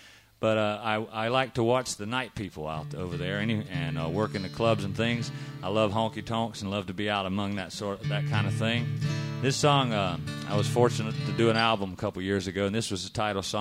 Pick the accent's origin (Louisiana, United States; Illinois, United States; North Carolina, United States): North Carolina, United States; Growing up in North Carolina at 6 o'clock every night, you sit down there to eat dinner and watch the news